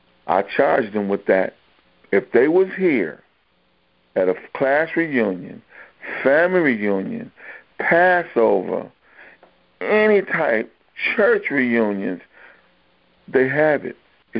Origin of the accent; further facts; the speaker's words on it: Oklahoma City, Oklahoma, United States; now in Flint, United States; I came from Oklahoma City and made it my home because that was the end thing.